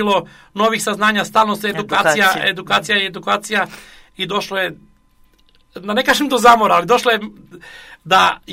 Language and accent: Serbian; Montenegro; also born or lived in Belgrade; Ja sam rođen ispod Durmitora, 50 godina živio u Beogradu, ali ja sam Crnogorac